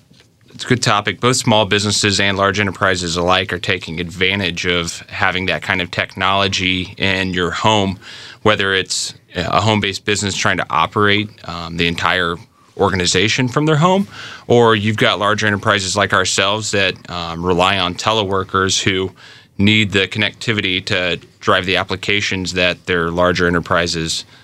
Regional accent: Indianapolis, Indiana, United States; And then I get occasionally get to spend some time in my hometown in Indianapolis.

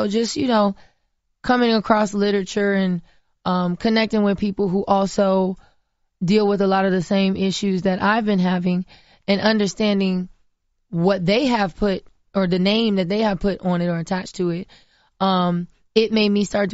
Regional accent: Florida, United States; I'm from Florida, from the South, grew up on a farm. I know what that feel like and what that look like.

